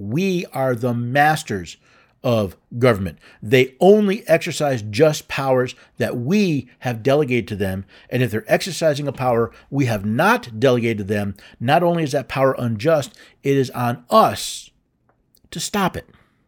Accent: New York, United States; I'm from New York. I would love the chance to get back up there, meet some of my old friends, some of my family

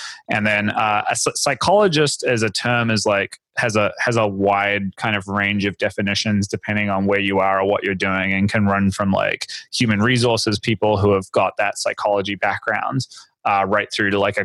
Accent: New Zealand; I'm from New Zealand originally, and when my first business was a brick and mortar psychotherapy practice there.

